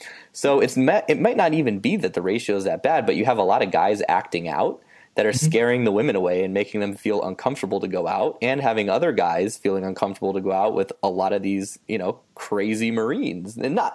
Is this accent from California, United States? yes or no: yes; Huntington Beach, California, United States; I grew up in Huntington. It was so boring.